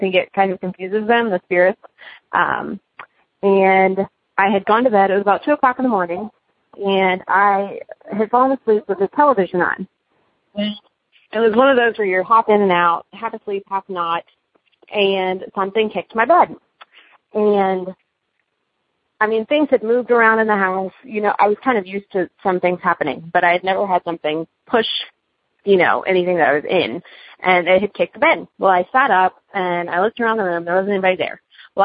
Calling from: Cincinnati, Ohio, United States

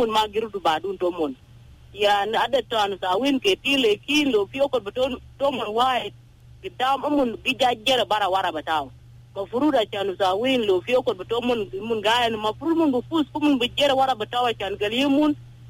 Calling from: Torit, Eastern Equatoria, South Sudan; I'm calling … from Turit.

